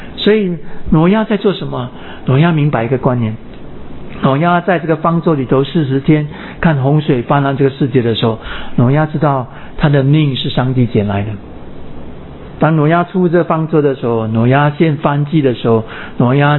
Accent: Singapore; 我们新加坡人多数呢就住公寓，不然就住政府主屋的嘛。打个比方，我们家住七楼

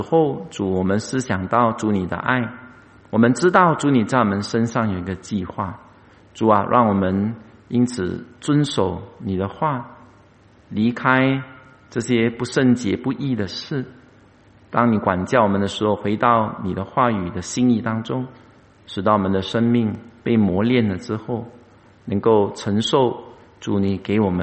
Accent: Singapore; 因为我们新加坡人跑 2.4 公里都平均10分钟之内要跑完它都不容易

